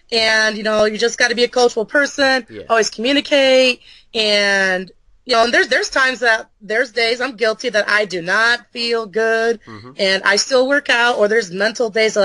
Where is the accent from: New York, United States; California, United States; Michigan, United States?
Michigan, United States; now in Nebraska, United States; I moved away from home. Like, I left home. I'm from Michigan. I live in Nebraska.